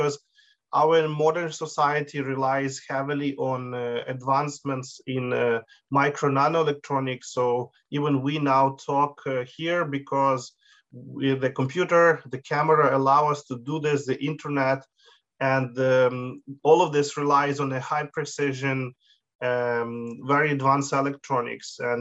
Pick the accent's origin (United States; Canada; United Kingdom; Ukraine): Ukraine; I am originally from Ukraine, where I also got a master degree in micro nanotechnology